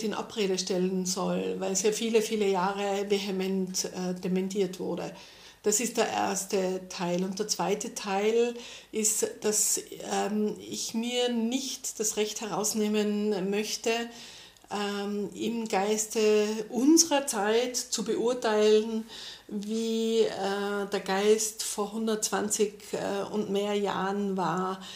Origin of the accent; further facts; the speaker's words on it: Tyrol, Austria; Als Tirolerin muss ich Knödel sagen.